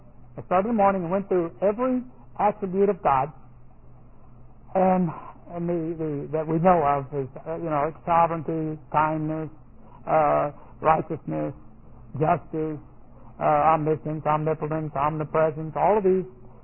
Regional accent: Texas, United States; But this is where I'm from. I'm from Texas. But I live here.

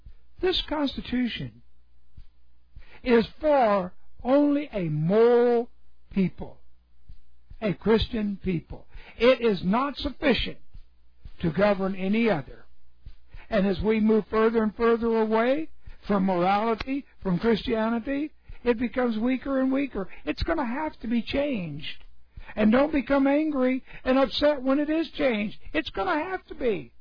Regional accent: United States; I'm not from here. I'm from America. I'm from somewhere else.

